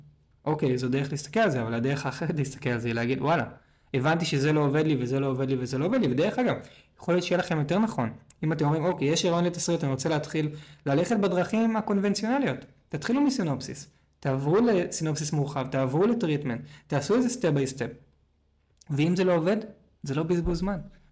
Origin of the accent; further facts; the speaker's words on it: Tel Aviv, Tel Aviv District, Israel; גדלתי בתל אביב, הייתי נוסע באוטובוס לבית הספר בכל יום.